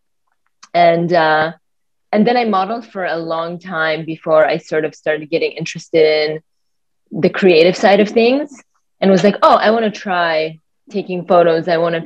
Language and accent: English; Poland; now in Canada; I grew up in Poland and Polish. We came to Canada in 99. So like, what is that, 21, 22 almost years ago?